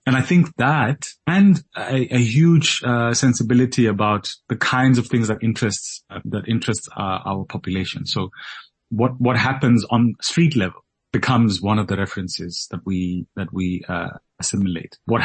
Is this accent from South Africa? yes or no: yes; Soweto, Gauteng, South Africa; I grew up in Soweto, and Johannesburg, downtown Joburg is my city, place that made me.